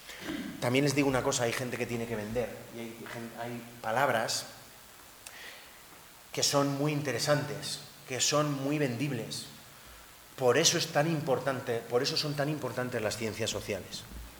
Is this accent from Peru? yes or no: no; Spain; Una vez más, yo soy muy pesado, soy español.